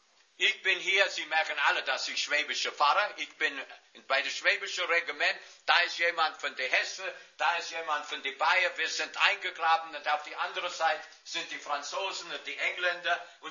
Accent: New York, United States; German is a second language; Ich komme aus New York.

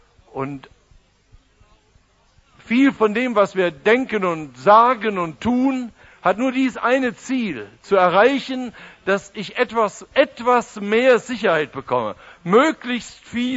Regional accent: Baden-Württemberg, Germany; Wir sind Badener.

